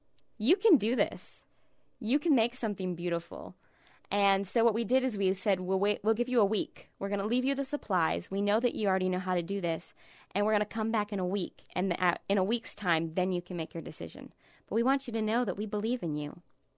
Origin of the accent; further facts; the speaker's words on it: Midwest, United States; You can tell I'm from the Midwest. I say pop.